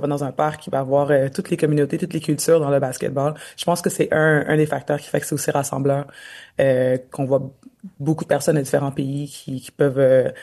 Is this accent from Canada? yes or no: yes; Montreal, Quebec, Canada; moved away; also born or lived in United States / Europe; je suis partie de Montréal, j'ai joué aux États-Unis, j'ai joué en Europe